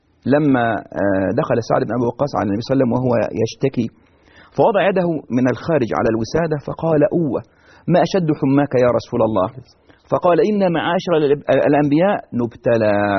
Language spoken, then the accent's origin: Arabic; Egypt; ولكن لو عندنا في مصر ذبح للبدوي أو الدسوقي أو ذبح لغير الله عز وجل لا نأكل منها قط